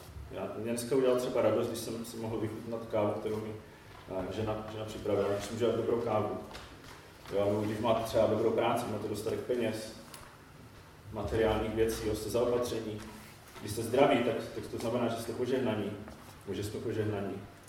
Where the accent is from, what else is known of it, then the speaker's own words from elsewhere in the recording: Olomouc, Olomouc Region, Czechia; jsem teda dancím z Olomouce.